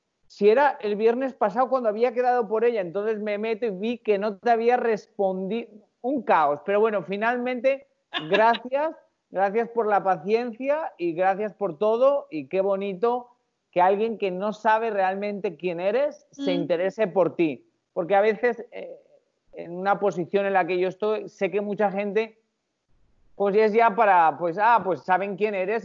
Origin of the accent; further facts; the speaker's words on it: Spain; born there; soy español de nacimiento